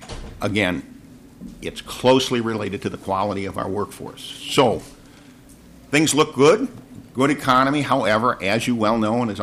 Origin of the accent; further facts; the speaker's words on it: Detroit, Michigan, United States; My hometown is Detroit.